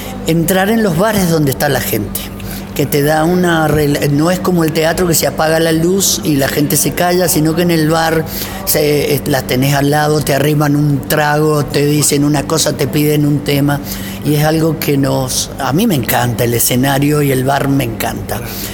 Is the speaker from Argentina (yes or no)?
yes; Luján de Cuyo, Mendoza, Argentina; Soy nacido en Luján.